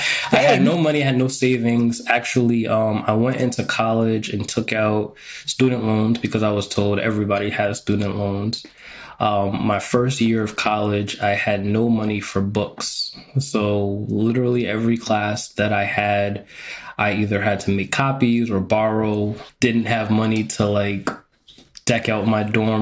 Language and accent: English; New York, United States; moved away; So I grew up in New York. My mom decided that she wanted to go to Texas. And so I was like, all right, I'll go with you.